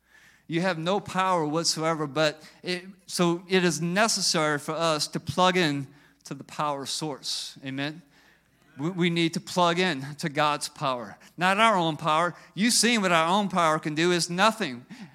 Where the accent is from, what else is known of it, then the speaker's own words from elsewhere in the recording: Chauvin, Louisiana, United States; I'm just a nobody from nowhere. I grew up in Chauvin, Louisiana, down the bayou. I'm nobody from nowhere.